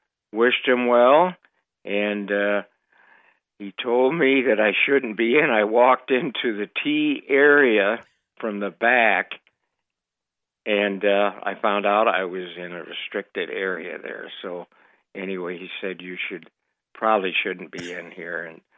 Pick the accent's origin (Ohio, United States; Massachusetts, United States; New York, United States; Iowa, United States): Iowa, United States; Cedar Rapids; Yes, he's from my hometown in Cedar Rapids, Iowa.